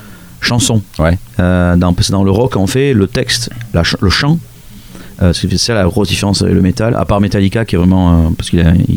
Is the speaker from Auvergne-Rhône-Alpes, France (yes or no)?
no; Nouvelle-Aquitaine, France; accent: Landes; Ou un copain à moi, mon accent landais, ce serait assez ridicule.